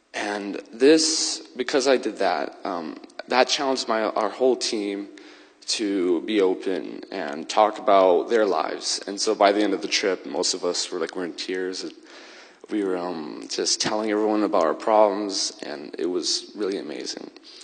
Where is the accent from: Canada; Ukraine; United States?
Ukraine; I grew up in Ukraine as a missionary kid.